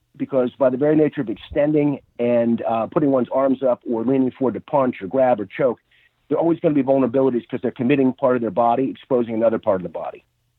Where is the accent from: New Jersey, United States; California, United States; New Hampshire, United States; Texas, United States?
New Jersey, United States; born there; I am. Yep. I was born in New Jersey. I went to college here at Princeton